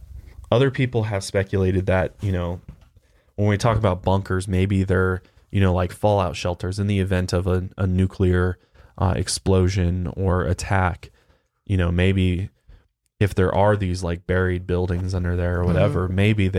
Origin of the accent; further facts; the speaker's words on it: Tornado Alley, United States; yeah, I grew up in Tornado Alley, and like I know what that's like.